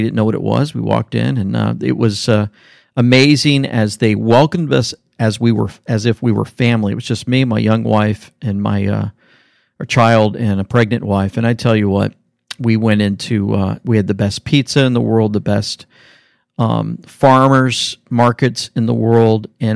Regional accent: the South, United States; coming from growing up in the South my whole life

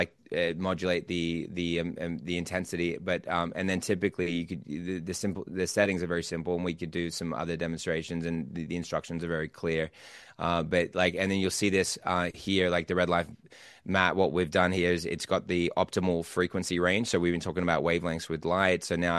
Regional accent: Australia; also born or lived in United States; I'm Australian, so we've got to do the Australian, and I'm American as well, but. So I'm in both worlds

